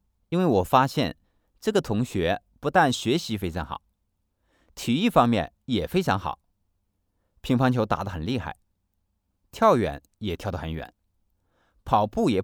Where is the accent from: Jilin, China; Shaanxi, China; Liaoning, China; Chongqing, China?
Shaanxi, China; Xianyang; 是陕西咸阳人，我在农村长大，父母都是农民